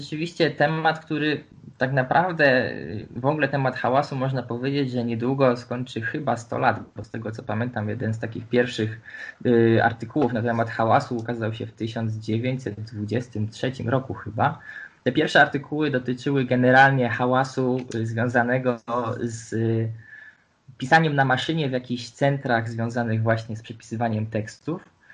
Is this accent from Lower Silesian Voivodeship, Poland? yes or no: no; Poznań, Greater Poland Voivodeship, Poland; Ja jako Poznaniak wiem, że w Poznaniu ostatnia taka mapa była robiona w roku 2017